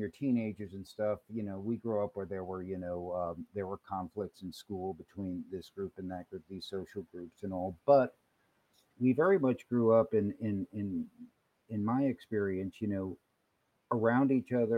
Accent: Freeport, New York, United States; also born or lived in Long Island; I grew up on Long Island. I mean, the particular community I grew up in, Freeport, which is on Long Island, was very, what I would say, you know, racially diverse for its time.

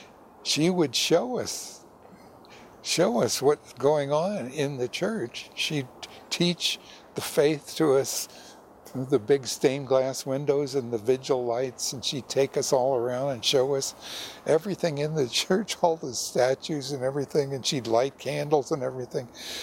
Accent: Hawaii, United States; also born or lived in Boston; I'm originally from Hawaii, although I wasn't born there. My mother and dad were going to school in Boston, Massachusetts, and I was born there.

